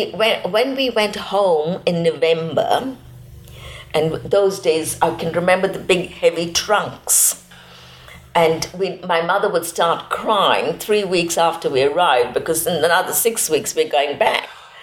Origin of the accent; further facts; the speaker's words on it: India; I am part Indian, what yes. We call Anglo-Indians.